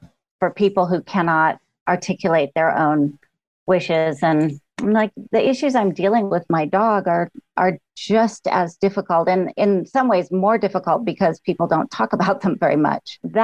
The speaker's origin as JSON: {"language": "English", "region": "California", "country": "United States", "said": "And we're all originally from California."}